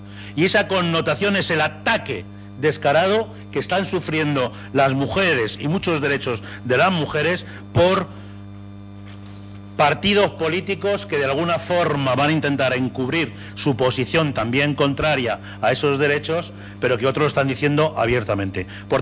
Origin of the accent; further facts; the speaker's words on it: Spain; yo sí voy a estar en esa manifestación sin ninguna bandera como español defendiendo los derechos de las españolas